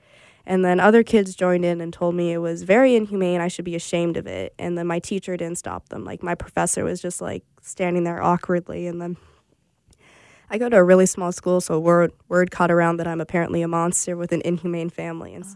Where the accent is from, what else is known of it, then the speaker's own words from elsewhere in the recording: Alaska, United States; People thought it was cool that I was from Alaska. I became the trademark Alaskan person. Then when people found out I was a Inupiaq, they were like, wow, you guys are real?